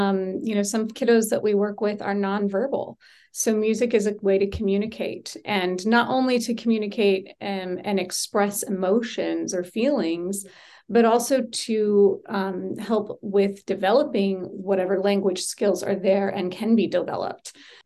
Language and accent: English; Chico, California, United States; born there; I was born here